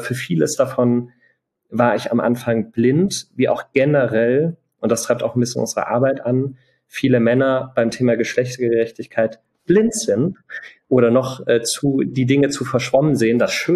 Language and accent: German; Bavaria, Germany; Und ich bin auch in Mittelfranken im Umfeld aufgewachsen